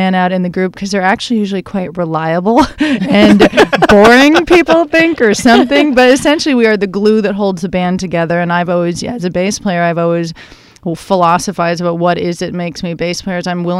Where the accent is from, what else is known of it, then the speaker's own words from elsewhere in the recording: Canada; So I am grateful as a Canadian who was raised in very much independent arts